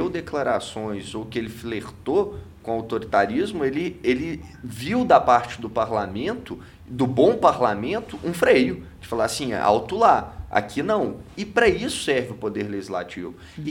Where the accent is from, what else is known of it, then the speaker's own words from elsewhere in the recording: Minas Gerais, Brazil; E, sobretudo, enquanto mineiro, porque nessa terra aqui, liberdade é o nosso sobrenome.